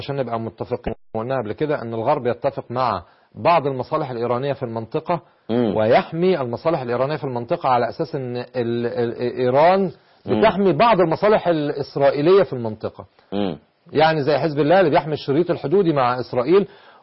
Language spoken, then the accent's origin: Arabic; Egypt; زي عندنا في مصر. لان المصري ممكن لا يلتفت ابدا الى الشيعة في هذه المرحلة